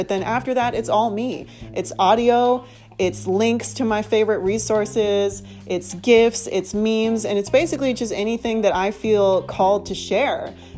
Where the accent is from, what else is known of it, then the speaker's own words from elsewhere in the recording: San Francisco Bay Area, California, United States; I'm from the Bay, so we got the 415